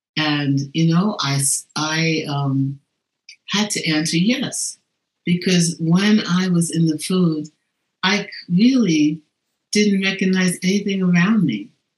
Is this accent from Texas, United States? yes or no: no; New York City, New York, United States; I'm from New York, the Bronx, New York